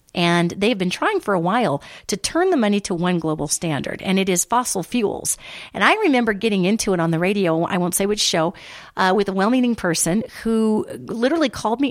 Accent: United States; I'm an American. I love being in America.

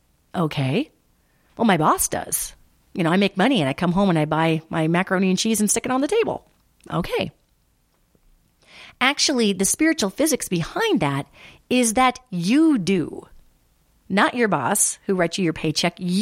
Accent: United States; I'm an American. I love being in America.

